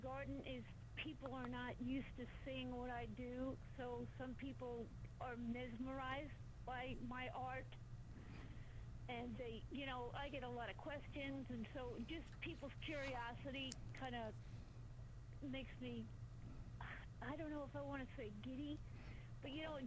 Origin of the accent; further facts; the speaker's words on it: New York, United States; My background is I came from New York, and New York does not have any empty or deserted buildings. So when I moved to Nebraska, I was kind of fascinated